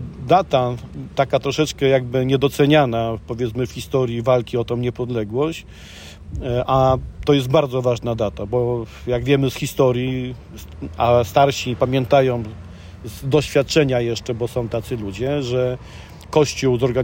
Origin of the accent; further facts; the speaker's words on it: Przysucha, Masovian Voivodeship, Poland; Rok 76 dla mnie bliski, bo pochodzę spod Radomia, z Przysuchy